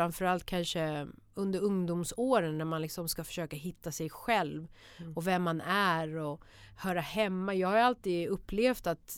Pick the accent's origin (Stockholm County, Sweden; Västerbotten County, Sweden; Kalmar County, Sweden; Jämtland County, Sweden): Stockholm County, Sweden; Stockholm; Jag växte upp i Akalla, en förort i Stockholm.